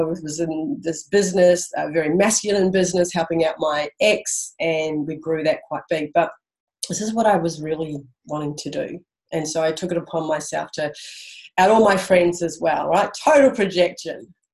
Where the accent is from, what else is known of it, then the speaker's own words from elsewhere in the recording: New Zealand; now in Australia; So I'm from New Zealand. I'm going to really go through this really quickly. I've been in Australia about 25 years now.